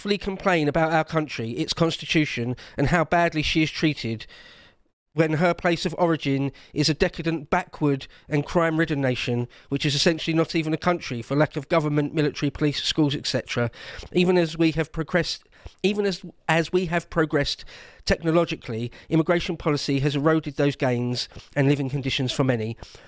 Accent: United Kingdom; Growing up in Britain, we're Americanized in all sorts of ways.

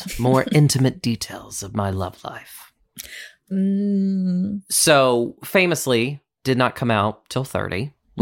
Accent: Roanoke, Virginia, United States; We went to this bar called Metro in my hometown, and I absolutely loved it.

